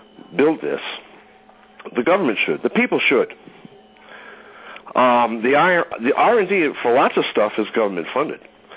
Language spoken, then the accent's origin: English; Massachusetts, United States; I didn't grow up in Maryland. I grew up in Massachusetts. And my family was French-Canadian.